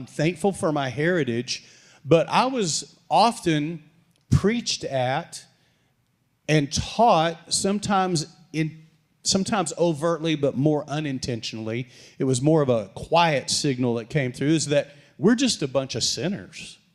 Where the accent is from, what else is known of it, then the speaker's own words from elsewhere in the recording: Texas, United States; West Texas, if it has anything dark, it's pretty well hidden because everybody's nice. Everybody's brother, sister, yes, ma'am, no, ma'am. I mean, I grew up in a nice culture. I'm very thankful for that, being raised in that.